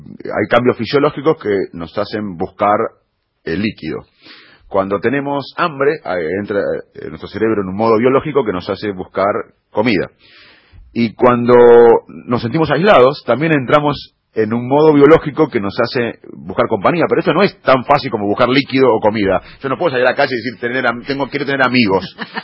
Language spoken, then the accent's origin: Spanish; Argentina; yo como argentino, que tengo a mis hijos acá